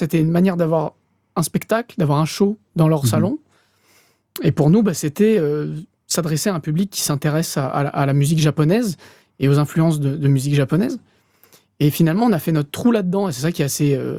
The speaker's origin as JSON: {"language": "French", "country": "France", "said": "on est français. Alors, certes, on a des membres du groupe qui ont des origines japonaises très claires, mais on n'est pas japonais, quoi. On reste franco-belge"}